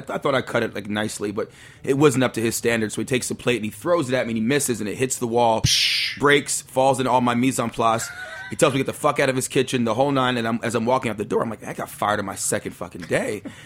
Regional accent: Lake Charles, Louisiana, United States; born there; also born or lived in New Jersey / Philadelphia; I'm not really from anywhere if you really break it down. I was born in New Orleans. I was born in Lake Charles, Louisiana, but I moved around a lot. But I would say a big part of my heart is in New Jersey and Philadelphia.

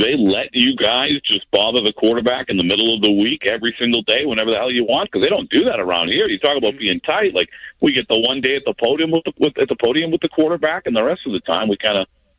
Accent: Massachusetts, United States; I grew up. I grew up near the Cape. They called it the gateway to the Cape back in the day when I was there.

